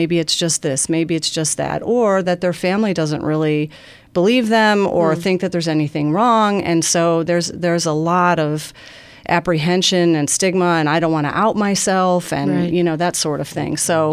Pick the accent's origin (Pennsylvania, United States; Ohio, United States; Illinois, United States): Ohio, United States; moved away as an adult; So I grew up in Ohio, and I went to college there too, and I wanted to work for a member of Congress. So I moved here in the, I guess, mid-90s